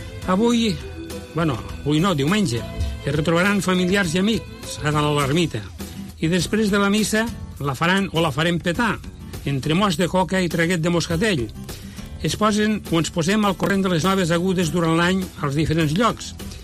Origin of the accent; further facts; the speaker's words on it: Puiggròs, Catalonia, Spain; dels mesos de setembre de la meva infància a Puiggròs, d'on soc fill